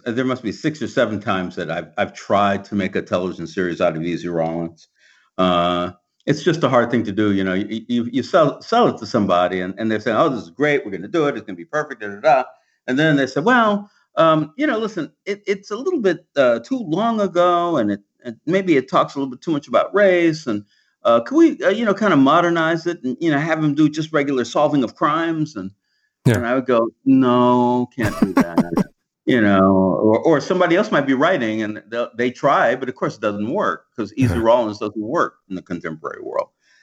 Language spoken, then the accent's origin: English; Los Angeles, California, United States; I mean, I was born here in Los Angeles, and I went to elementary school, a private Baptist elementary school in South Central. And then I moved over toward Western LA and went to public junior high school and high school.